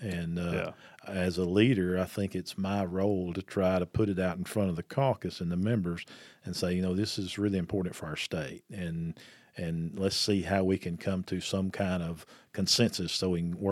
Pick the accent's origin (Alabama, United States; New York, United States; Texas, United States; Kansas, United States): Alabama, United States; Fort Payne; and of course I'm from DeKalb County and Rangeville-Fort Payne area.